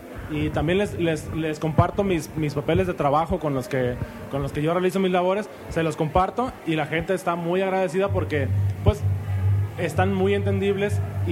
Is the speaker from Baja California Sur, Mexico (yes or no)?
yes; La Paz, Baja California Sur, Mexico; La Paz, Baja California Sur, es una ciudad muy de este...